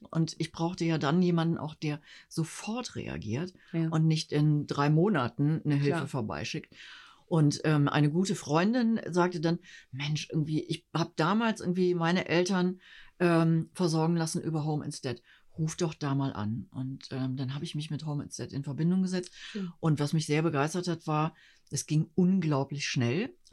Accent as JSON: {"language": "German", "town": "Cologne", "region": "North Rhine-Westphalia", "country": "Germany", "moved": "as an adult", "lives_now": "Berlin, Germany", "said": "ich bin ja Kölnerin, wie man vielleicht auch ein kleines bisschen hört. Ein ganz kleines bisschen. Und bin dann aus beruflichen Gründen vor über 7 Jahren irgendwie nach Berlin gezogen."}